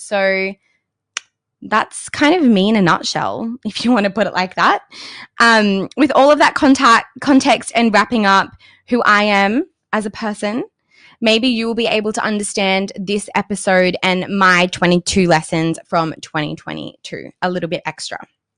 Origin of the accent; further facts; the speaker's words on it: Sydney, New South Wales, Australia; now in Gold Coast, Australia; I grew up in Sydney, Australia. And I moved to the Gold Coast exactly 1 year ago